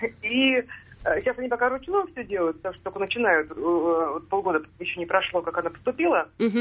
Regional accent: Moscow, Russia; я из Москвы, я сама не ткач.

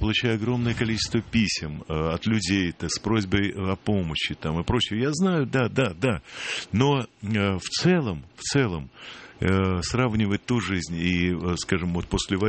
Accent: Moscow, Russia; Москвич, я родился в Сокольниках.

